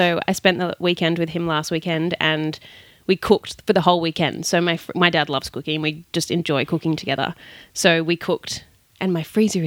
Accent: Sydney, New South Wales, Australia; born there; Well, I was born in Sydney.

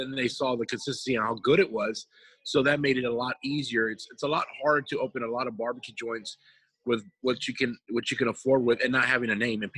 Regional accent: New Braunfels, Texas, United States; I'm from New Braunfels and I was going to open up over there and Seguin's like not having it.

